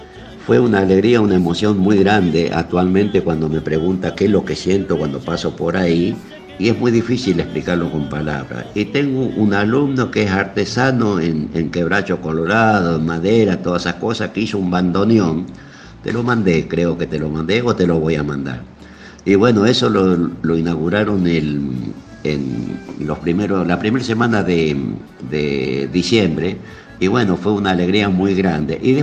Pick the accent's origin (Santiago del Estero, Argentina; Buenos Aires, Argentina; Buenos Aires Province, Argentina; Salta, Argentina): Santiago del Estero, Argentina; Añatuya; Te hablo siempre desde acá, del interior de mi pueblo, de Añatuya.